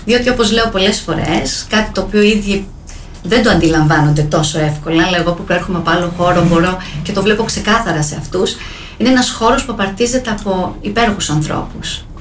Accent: Crete, Greece; Έχω μεγαλώσει στην Κρήτη, ζω στην Κρήτη, είναι ο τόπος μου. Η καταγωγή μου όμως είναι από την Ήπειρο.

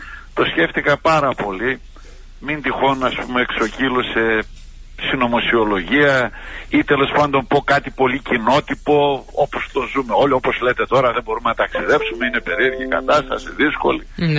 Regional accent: Crete, Greece; Νιώθω δηλαδή ότι σαν να είμαι στον νομό μου και στο χωριό μου, που λέω όταν είμαι στην Κρήτη.

